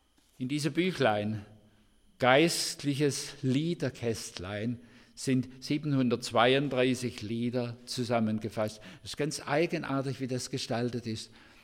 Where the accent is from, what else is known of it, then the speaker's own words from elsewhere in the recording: Stuttgart, Baden-Württemberg, Germany; Ich bin ein Schwab. In Stuttgart geboren und dort aufgewachsen.